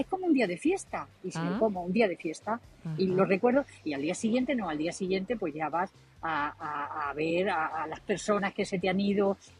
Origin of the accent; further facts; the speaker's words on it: Andújar, Andalusia, Spain; Tengo mi pueblo, Andújar.